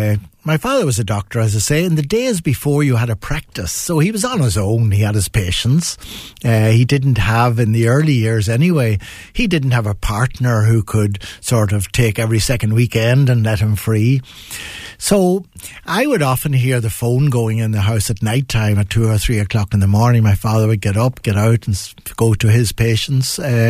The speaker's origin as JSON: {"language": "English", "town": "Newry", "region": "Northern Ireland", "country": "United Kingdom", "tie": "born or raised there", "said": "so probably would have described myself as upper middle class, even growing up in Newry."}